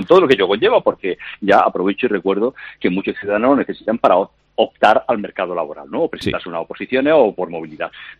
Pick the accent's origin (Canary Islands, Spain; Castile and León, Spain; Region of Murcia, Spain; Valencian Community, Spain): Region of Murcia, Spain; yo soy de Murcia, como creo que sabes